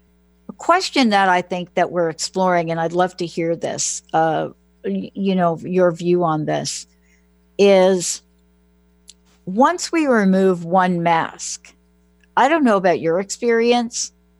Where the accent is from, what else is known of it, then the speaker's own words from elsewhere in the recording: Bronx, New York, United States; But remember, I'm a girl from the Bronx.